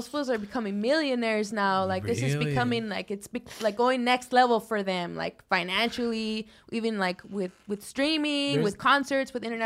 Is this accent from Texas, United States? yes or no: no; Highland Park, California, United States; Yeah, Highland Park.